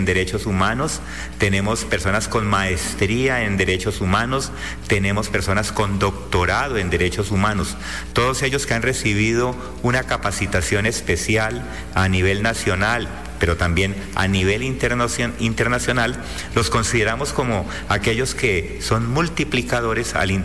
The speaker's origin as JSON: {"language": "Spanish", "country": "Colombia", "said": "todos los soldados de Colombia somos servidores públicos del Estado"}